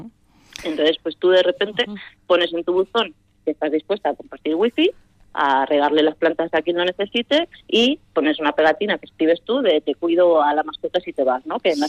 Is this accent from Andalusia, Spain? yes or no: yes; Seville, Andalusia, Spain; moved away as an adult; yo me crié en una escalera en la que cooperábamos bastante unos con otros. Yo soy sevillana. Ajá. Y me crié allí, vamos, estuve allí hasta los 18 años.